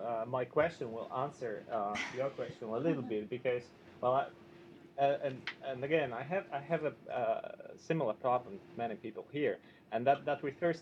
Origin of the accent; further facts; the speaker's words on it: Poland; English is a second language; I come from Poland. That's one of the most corrupted European Union member states.